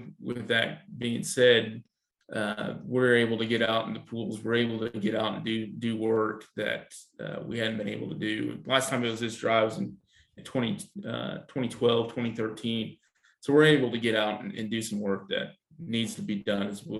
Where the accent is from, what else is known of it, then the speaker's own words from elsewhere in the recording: Otis, United States; I grew up in Otis, which people that may not know, that's only 20 miles away from here.